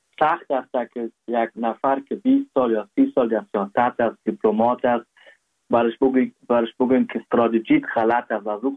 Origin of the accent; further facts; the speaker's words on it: Afghanistan; now in Germany; هر وقت میگم که آلمان هستم تا هم از افغانستان میام